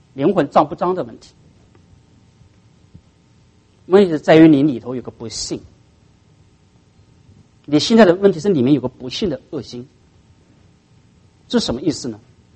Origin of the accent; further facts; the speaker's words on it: China; 这跟我们中国人差不多了啊。